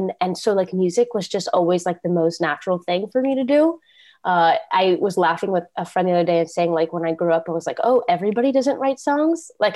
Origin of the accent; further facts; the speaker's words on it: Florida, United States; also born or lived in Cape May, United States; I was born in Jersey, South Jersey in Cape May, but I moved to Florida when I was really little. So I'm a total Florida girl now. I've lived here for pretty much all my life, like for 21, 22 years.